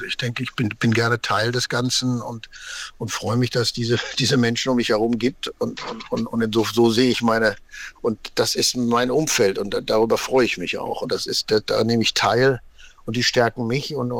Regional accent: North Rhine-Westphalia, Germany; ich komme aus dem Ruhrgebiet und das ist britisch.

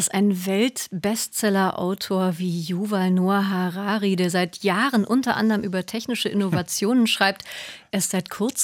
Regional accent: Berlin, Germany; Das geht mir als Urberlinerin ehrlich gesagt auch ganz schön oft so, wenn ich durch Berlin fahre.

